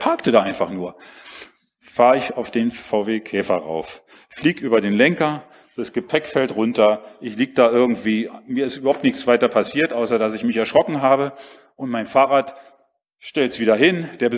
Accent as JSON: {"language": "German", "region": "Berlin", "country": "Germany", "tie": "born or raised there", "said": "in Berlin bin ich groß geworden"}